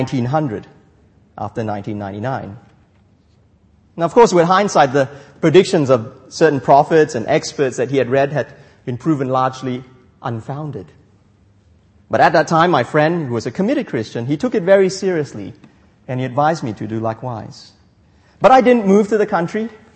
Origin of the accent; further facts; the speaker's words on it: Malaysia; I'm from Malaysia, we don't have that many animals. Not in the city anyway.